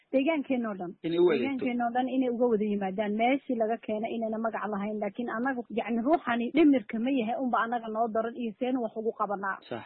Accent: Dhagaxbuur, Somali Region, Ethiopia; anu magaalada Dhagaxbuur baan ka soo jeedaa

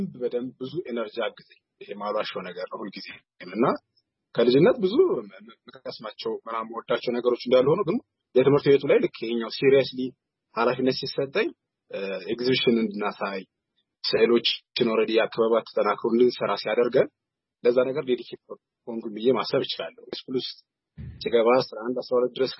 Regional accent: Welkite, Southern Nations, Nationalities, and Peoples' Region, Ethiopia; ተወልጄ ያደኩት ወልቂጤ ከተማ ነው። ጉራጌ ዞን ውስጥ ነውና

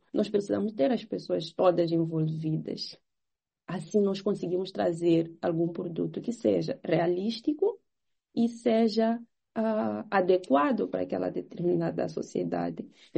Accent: Mozambique; E sendo moçambicana, hoje eu digo que não existe nenhum lugar no mundo que eu ia gostar de viver para sempre, além do meu próprio país, né?

